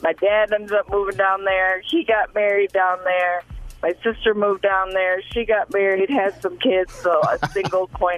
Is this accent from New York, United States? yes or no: yes; Rochester, New York, United States; moved away as an adult; So I was, I grew up in Rochester, New York, and I was working for this company. I was only 21 years old.